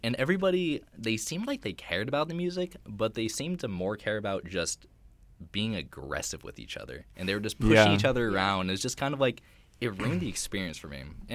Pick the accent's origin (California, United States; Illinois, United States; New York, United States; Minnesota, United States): California, United States; San Francisco; because like, I'm from San Francisco, and like the Bay Area, we have our hyphy music, so everything's about, it's about that bounce.